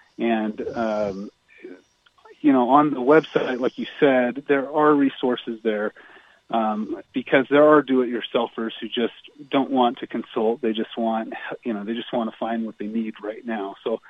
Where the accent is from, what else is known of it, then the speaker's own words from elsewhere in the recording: Ohio, United States; also born or lived in Oregon; I grew up in Ohio and then Oregon and now Utah.